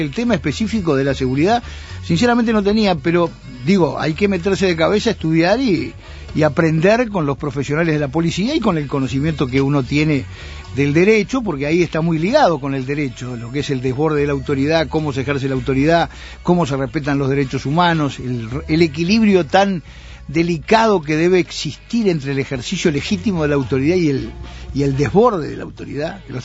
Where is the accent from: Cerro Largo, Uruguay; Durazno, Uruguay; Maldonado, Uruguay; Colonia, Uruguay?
Colonia, Uruguay; Nueva Helvecia; moved away; En Nueva Albesia, donde nací y donde viví hasta que me vine a estudiar a Montevideo.